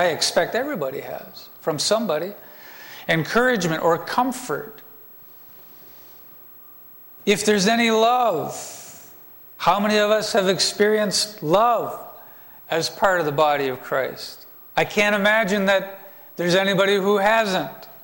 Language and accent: English; Markham, Ontario, Canada; Is that what you call people when we're from Markham? Markhamites?